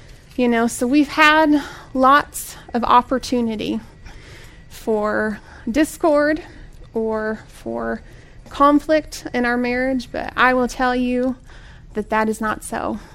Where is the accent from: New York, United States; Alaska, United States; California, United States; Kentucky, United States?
Kentucky, United States; I was born and raised in Central Kentucky.